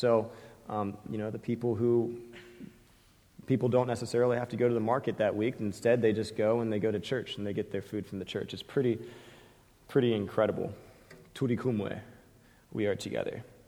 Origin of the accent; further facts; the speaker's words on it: United States; I didn't like calling him Musaza because I'm American